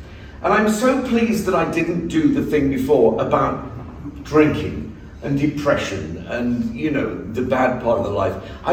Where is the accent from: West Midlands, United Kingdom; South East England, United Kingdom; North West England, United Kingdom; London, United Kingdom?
West Midlands, United Kingdom; Birmingham; It is my hometown, though, so I've come home. It's great.